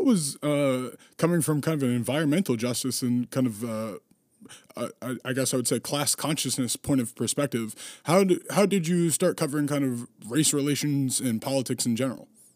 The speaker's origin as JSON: {"language": "English", "region": "Massachusetts", "country": "United States", "tie": "born or raised there", "said": "She's running for House up in my home state here in Massachusetts."}